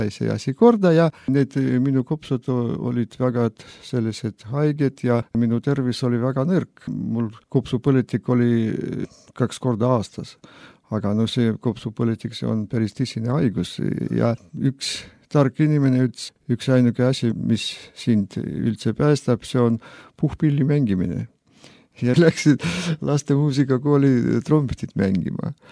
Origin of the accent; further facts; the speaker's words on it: Kohtla-Järve, Ida-Viru County, Estonia; Pärit ma olen Ida-Virumaalt Kohtla-Järvelt